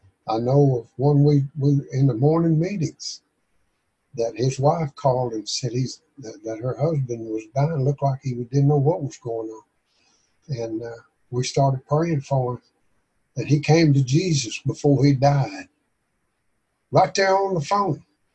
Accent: Arkansas, United States; I'm coming in from Arkansas. I'm just an old farm boy.

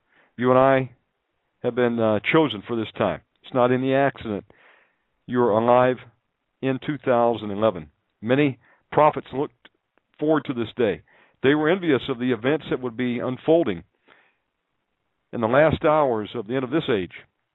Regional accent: United States; went to Colombia for a while, found that I couldn't stay there long term as American.

